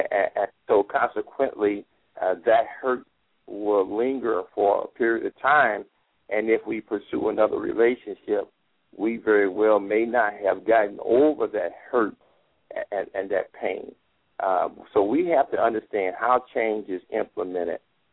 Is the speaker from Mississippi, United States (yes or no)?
yes; Mississippi, United States; We used to have a saying down in Mississippi, from my home state, that is